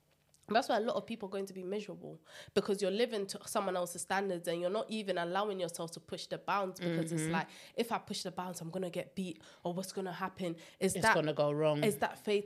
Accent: Ghana; I grew up in Ghana. So you get beats in school as well.

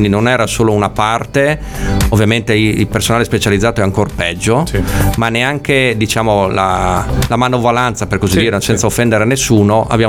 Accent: Lombardy, Italy; anche io sono lombardo

